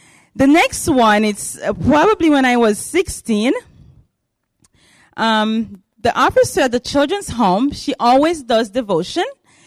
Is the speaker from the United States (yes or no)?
no; Haiti; English is a second language; My accent always give me away that I'm not from here. I am from Haiti, and I speak Creole and French. So it's good. My French is coming down, but I'm trying to get that back. So I grew up in a children's home in Haiti